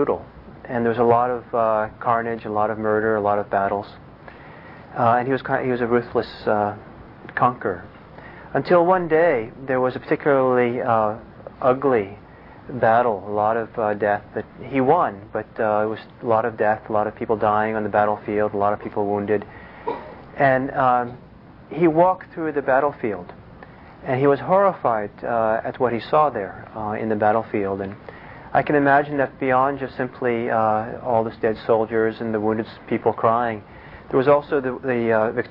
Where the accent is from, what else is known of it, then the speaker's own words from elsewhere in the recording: Norway; also born or lived in Italy; both in Norway where I grew up there, and also I grew up in Italy